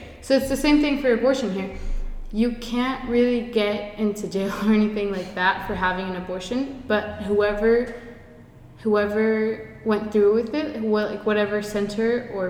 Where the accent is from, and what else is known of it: Houston, Texas, United States; born or raised there; also born or lived in Mexico